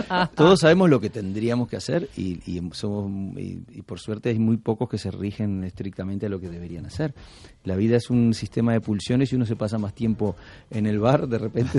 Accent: Uruguay; Yo tenía ganas de ser futbolista cuando vivía en Uruguay. Me crié en un Uruguay. Lo que no era normal era el país en el que me crié. Me crié en la dictadura en Uruguay. Claro. Entre el 73 y el 84, 11 años de dictadura en toda mi formación como individuo.

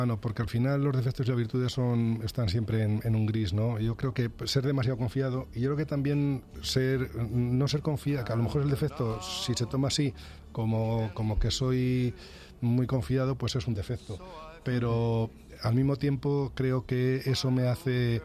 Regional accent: Morata de Tajuña, Community of Madrid, Spain; Bueno, pues voy a seguir siendo quien era

